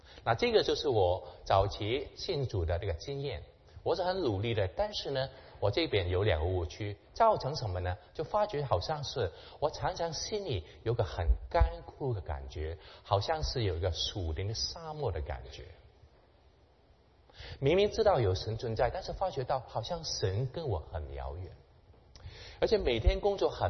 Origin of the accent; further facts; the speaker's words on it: Hong Kong; 我是在香港出生长大的，我中学就信了主